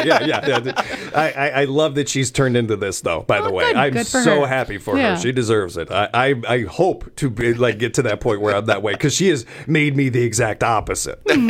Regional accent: United States; This is the weird crux of being an American and the stereotypes that we have throughout the rest of the world in some ways.

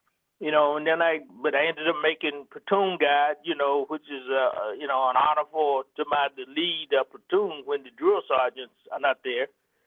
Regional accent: Milwaukee, Wisconsin, United States; since I was from Milwaukee, I was assigned to the 84th Division over there on Silver Springs

